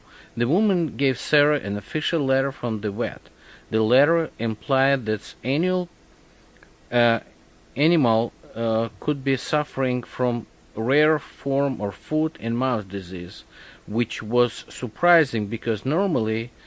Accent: Odesa, Odesa Oblast, Ukraine; born there; English is a second language; I was born in Odessa, Ukraine, USSR, right after Second War, and January 30th of 1946.

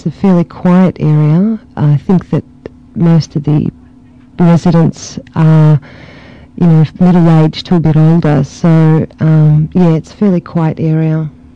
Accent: Coburg, Victoria, Australia; I was born in Australia, and I was actually born in Coburg. I lived most of my life in Coburg, and when I was in high school, about year 10, my family moved to Pasco Vale, which was probably about 5-10 minutes away from Coburg.

